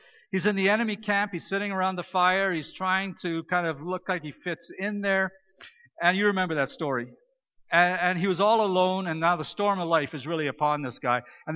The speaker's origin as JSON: {"language": "English", "region": "Saskatchewan", "country": "Canada", "said": "And I'm a boy from Saskatchewan, right?"}